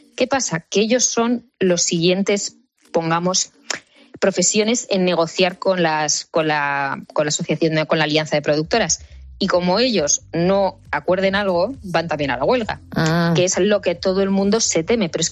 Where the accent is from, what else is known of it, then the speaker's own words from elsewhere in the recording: Navarre, Spain; siendo de Navarra